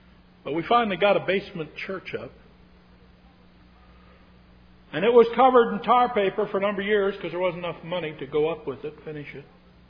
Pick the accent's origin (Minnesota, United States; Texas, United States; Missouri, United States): Minnesota, United States; Litchfield; The Litchfield Church, where I grew up in Minnesota, was just a little church.